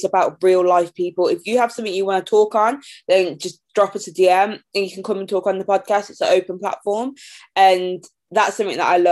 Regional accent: Birmingham, West Midlands, United Kingdom; now in London, United Kingdom; I'm from Birmingham, so I'm very lucky there is a black queer community there. The same with, like, now I live in London, there's one there.

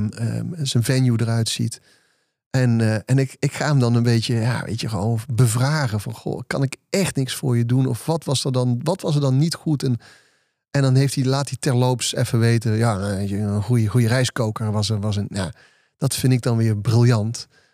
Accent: Geldrop, North Brabant, Netherlands; Want zoals je weet, kom ik uit Gelderop.

